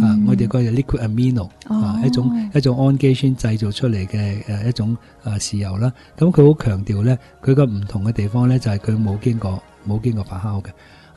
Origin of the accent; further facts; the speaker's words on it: Hong Kong; 譬如我哋都我哋香港人好多都食粟米啦